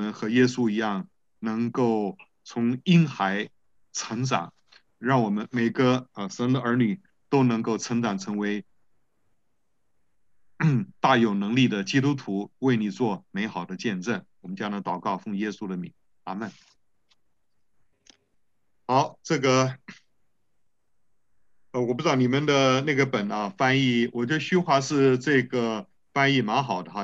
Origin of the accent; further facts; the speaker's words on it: Taiwan; 老残游记我们是台湾来的，像我这辈的人呢、啊，我们都是在初中的时候，我们读到有一篇